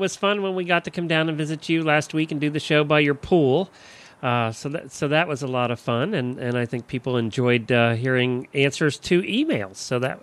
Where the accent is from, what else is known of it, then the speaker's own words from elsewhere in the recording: Ocala, Florida, United States; from Ocala, Florida